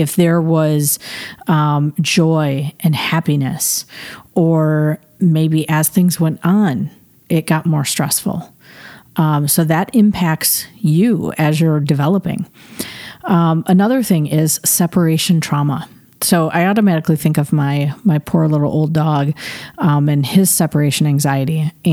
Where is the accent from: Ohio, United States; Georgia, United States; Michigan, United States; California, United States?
Michigan, United States; I grew up outside of Grand Rapids, Michigan.